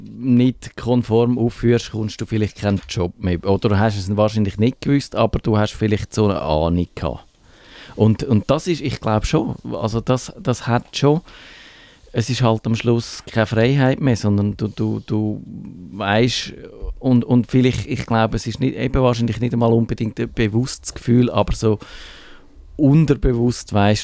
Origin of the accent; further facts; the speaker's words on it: Switzerland; wir haben die Fischenaffäre schon mal genannt bei uns in der Schweiz